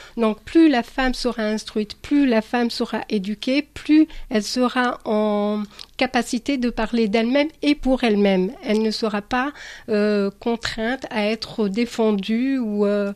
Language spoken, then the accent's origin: French; Algeria; quand moi je prends l'exemple de l'Algérie, par exemple, parce que je suis originaire de l'Algérie